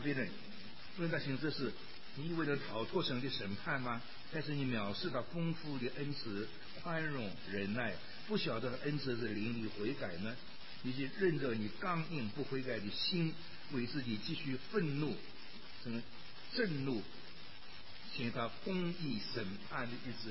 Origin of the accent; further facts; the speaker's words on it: China; 我们中国人讲的义字，好不好的问题。